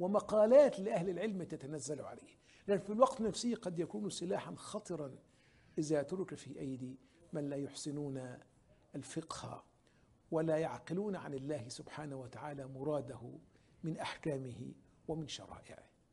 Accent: Egypt; عندنا في مصر في مجلس الدولة قسم الفتوى والتشريع.

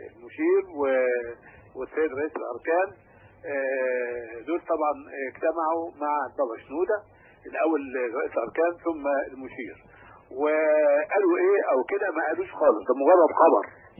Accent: Egypt

